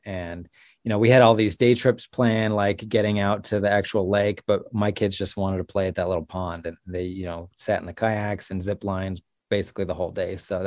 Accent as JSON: {"language": "English", "region": "Utah", "country": "United States", "tie": "born or raised there", "moved": "as an adult", "said": "I grew up in Utah before leaving 11 years ago for business school"}